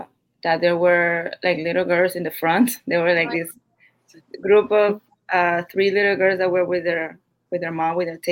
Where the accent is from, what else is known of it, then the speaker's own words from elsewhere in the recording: Queens, New York, United States; I'm from Queens, and growing up, I listened to whatever my older brother listened